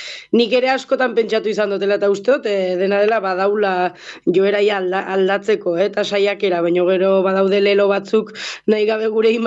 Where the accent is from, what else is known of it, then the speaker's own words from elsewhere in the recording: Leitza, Navarre, Spain; ba aurten Leitzetik gure herritik ez da pasat